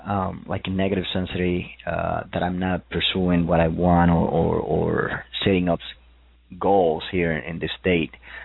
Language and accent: English; New York, United States; now in Texas, United States; or because I'm from New York. I actually have 5 years here in Texas, so I see myself going back hometown New York